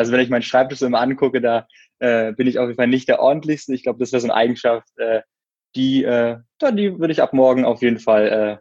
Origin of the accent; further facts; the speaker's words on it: Berlin, Germany; ich komme aus Berlin und bin so auch in Berlin geboren, habe auf der Artistenschule absolviert und mein Abi gemacht